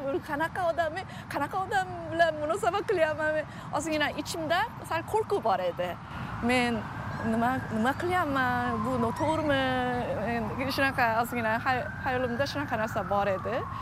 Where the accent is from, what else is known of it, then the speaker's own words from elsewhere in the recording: South Korea; menda shu ichda juda anaqa chuqur ichida koreys madaniyat ham bor. Chunki men Koreyada tug'ilib o'sganman.